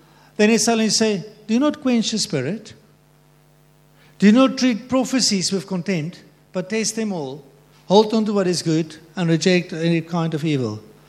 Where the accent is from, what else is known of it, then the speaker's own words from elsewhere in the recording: South Africa; And nobody will judge me for being a South African.